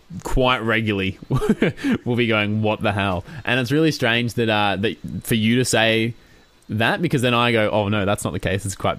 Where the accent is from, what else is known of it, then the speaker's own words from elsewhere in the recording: Melbourne, Victoria, Australia; now in Perth, Australia; I'm from Melbourne and I, you know, go and see my family in Melbourne at Christmas.